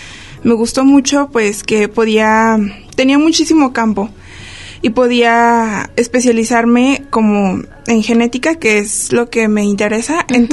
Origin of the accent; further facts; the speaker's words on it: Guanajuato, Mexico; yo vengo de Guanajuato.